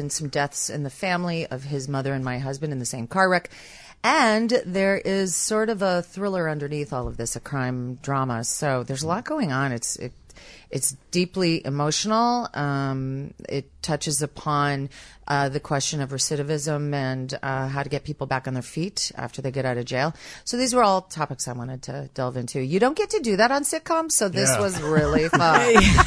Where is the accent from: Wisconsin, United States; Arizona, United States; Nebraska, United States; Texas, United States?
Wisconsin, United States; I am from Wisconsin. My dad was a dairy farmer.